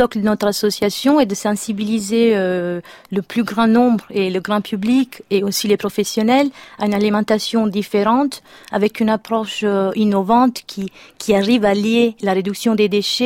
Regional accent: Italy; now in France; mon origine, je suis italienne

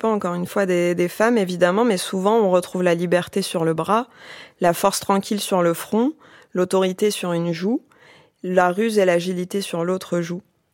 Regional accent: Algeria; Moi, je suis d'origine algérienne. J'ai grandi en Algérie

